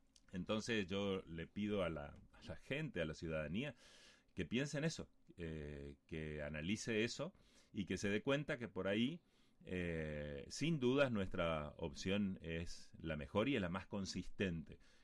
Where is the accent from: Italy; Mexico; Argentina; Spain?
Argentina; Paso de los Libres, Corrientes; lo que más me duele como libreño, lo que más me duele como ciudadano argentino, como ser humano